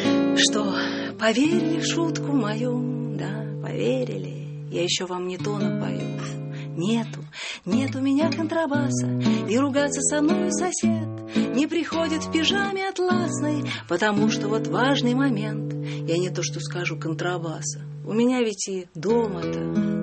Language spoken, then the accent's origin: Russian; Ufa, Bashkortostan, Russia; also born or lived in Nizhnevartovsk / Surgut; Во-первых, я из Уфы. Угу. Я уфимская. Потом я жила в городе Нижневартовске.